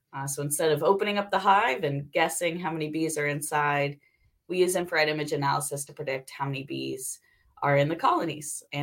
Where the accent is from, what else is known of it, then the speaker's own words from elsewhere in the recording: St. Louis, Missouri, United States; born there; also born or lived in Canada; So I grew up in several cities across the U.S. and Canada. Was born in St. Louis, but we moved about every 2 or 3 years. I think St. Louis still feels like home to me.